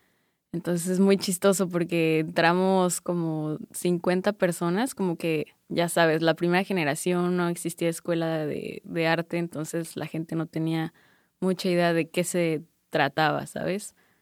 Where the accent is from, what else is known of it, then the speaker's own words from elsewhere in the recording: Tlaxcala, Mexico; Pues yo crecí en Tlaxcala.